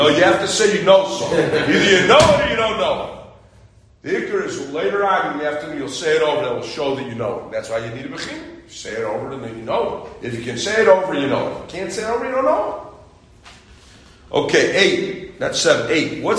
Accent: Peoria, Illinois, United States; I grew up in Peoria, Illinois.

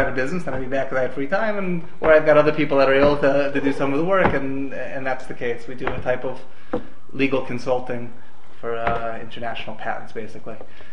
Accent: New York, United States; moved away as an adult; now in Israel; I grew up in New York, went to YU, made Aliyah 7 years ago, roughly.

